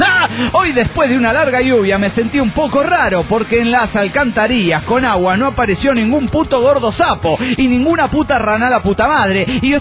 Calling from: Mexico City, Mexico; del DF mexicano.

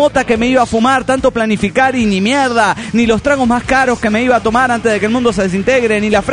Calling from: Ibarra, Imbabura, Ecuador; de Ibarra, Ecuador.

